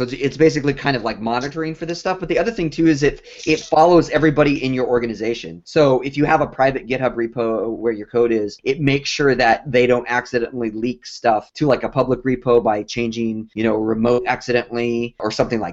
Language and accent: English; San Francisco, California, United States; My hometown.